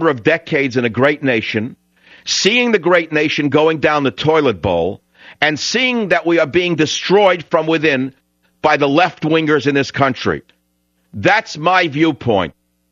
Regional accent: Nebraska, United States; So if you think I'm some rube from Nebraska who doesn't understand from yesterday, you're wrong. I grew up around gay people, straight people, black people, white people, Hispanic people, Asian people. So being a kid from a big city, this is how you grow up.

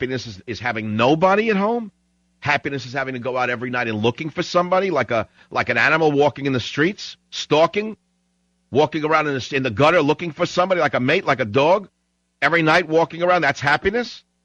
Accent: California, United States; You know that the California wineries I hate to say it because I'm from California

